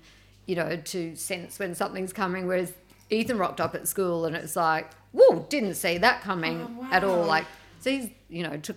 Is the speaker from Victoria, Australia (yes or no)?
yes; Melbourne, Victoria, Australia; I'm from Melbourne.